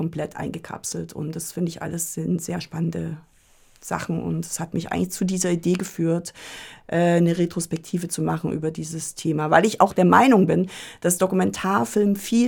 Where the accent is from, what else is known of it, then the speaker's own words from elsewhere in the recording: Saxony, Germany; Ich bin in der DDR aufgewachsen in Sachsen